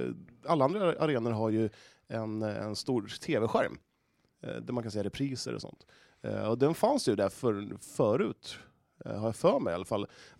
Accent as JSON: {"language": "Swedish", "town": "Ekängen", "region": "Östergötland", "country": "Sweden", "tie": "born or raised there", "said": "Ja, jag är uppvuxen på Ekängen."}